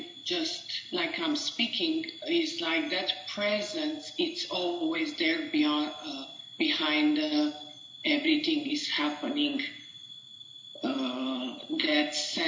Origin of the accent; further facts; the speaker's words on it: Romania; now in United States; I'm from Romania.